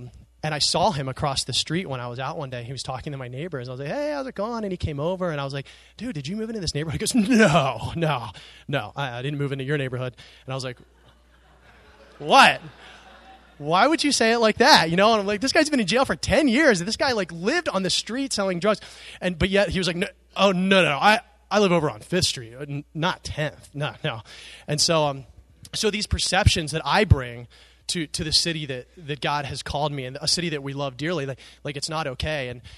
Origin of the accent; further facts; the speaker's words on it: York, Pennsylvania, United States; It comes from growing up in the Outdoor Country Club Estates and in York, Pennsylvania. And so when we would drive through the city, I had all these fears of the people and the place